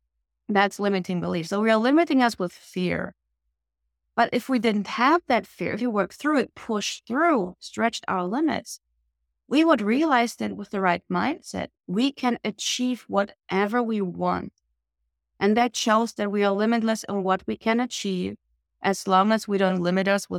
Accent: Germany; me growing up in Germany, post-war

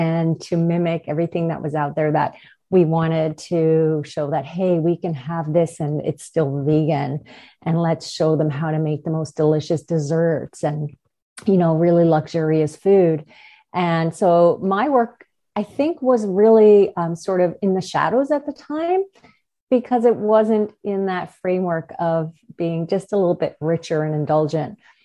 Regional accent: Newfoundland and Labrador, Canada; We are from Newfoundland, and we were in a small town.

